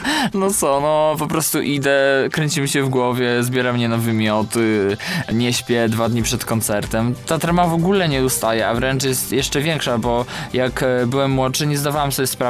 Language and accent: Polish; Rzeszów, Subcarpathian Voivodeship, Poland; Wszyscy jesteśmy ekipą z Rzeszowa.